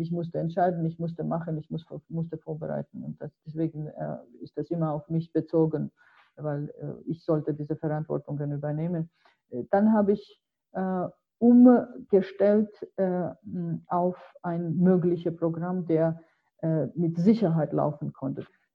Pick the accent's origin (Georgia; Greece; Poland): Georgia; Tbilisi; German is a second language; now in Germany; ich komme selber aus Tiflis.